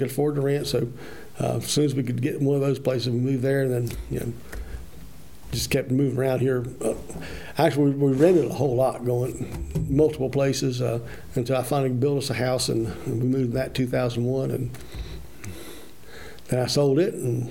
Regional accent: Albemarle, North Carolina, United States; when I was growing up in Albemarle on Cannon Avenue, there's a lot of big oak trees and stuff.

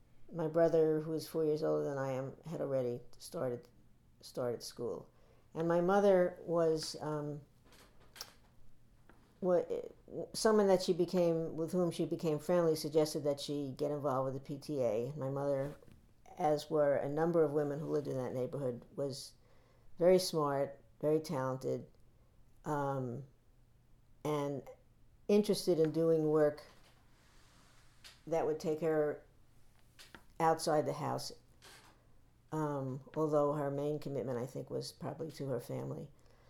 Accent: New York City, New York, United States; I grew up in Brooklyn, New York, which is the center of the universe, in my opinion. I grew up, about a mile from Sheepshead Bay

